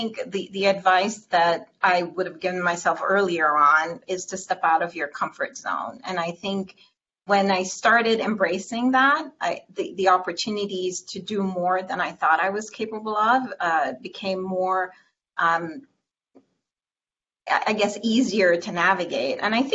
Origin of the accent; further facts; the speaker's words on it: Jamaica; So as a young girl in Jamaica, I grew up in Jamaica.